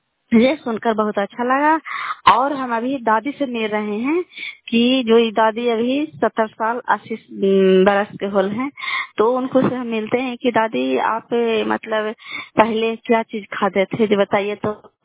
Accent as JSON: {"language": "Hindi", "town": "Kalyanpur", "region": "Bihar", "country": "India", "said": "घर कल्याणपुर वाली बेलछी पंचायत प्रखंड चंदी जिला लालंदा का निवासी हूँ"}